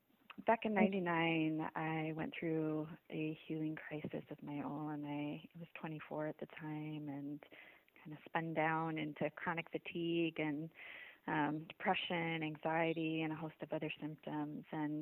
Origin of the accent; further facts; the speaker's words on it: Midwest, United States; I grew up in the Midwest and hadn't really had opportunities for different alternative kinds of and holistic orientation around health and healing.